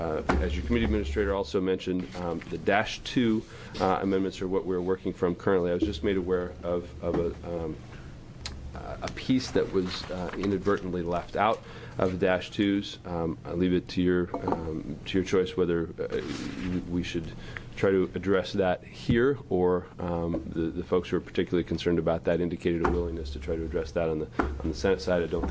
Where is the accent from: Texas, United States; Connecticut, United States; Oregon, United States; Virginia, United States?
Oregon, United States; Beaverton; from Beaverton.